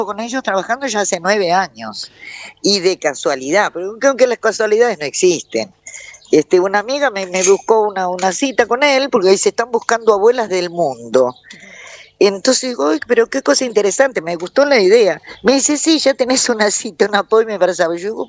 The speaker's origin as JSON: {"language": "Spanish", "region": "Buenos Aires", "country": "Argentina", "moved": "yes", "said": "De Buenos Aires, yo de la capital, de Boedo."}